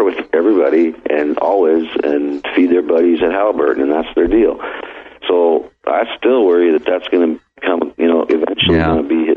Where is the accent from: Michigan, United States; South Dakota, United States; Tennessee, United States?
South Dakota, United States; South Dakota, you know, those Republicans in South Dakota, man. I mean, that's my home state.